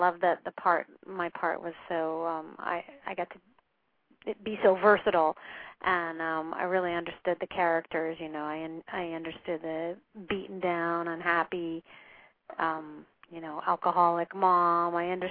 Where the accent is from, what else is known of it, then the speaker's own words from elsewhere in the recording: Minnesota, United States; I was playing some of my girlfriends growing up in Minnesota